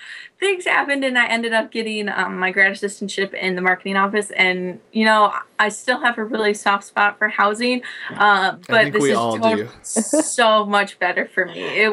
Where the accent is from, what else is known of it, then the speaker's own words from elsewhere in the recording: Marquette, Michigan, United States; No, Michigan, definitely. I'm originally from Marquette. I grew up here.